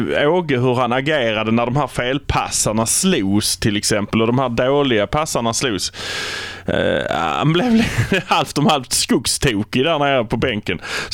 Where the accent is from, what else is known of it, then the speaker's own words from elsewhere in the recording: Malmö, Skåne, Sweden; jag är bara från Malmö